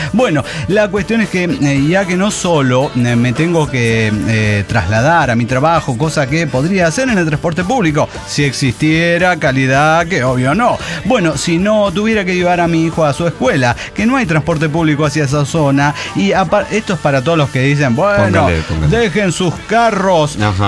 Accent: Playa del Carmen, Quintana Roo, Mexico; Soy la Motherfucker de Playa del Carmen.

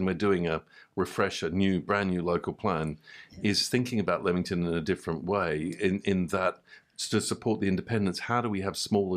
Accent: Gold Coast, Queensland, Australia; because I grew up on the Gold Coast in Queensland.

